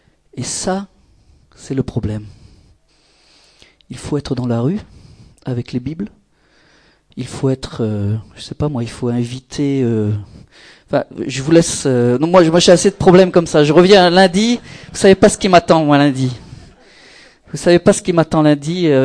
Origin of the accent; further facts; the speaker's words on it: Israel; Alors je ne voulais pas lui dire que j'étais d'Israël.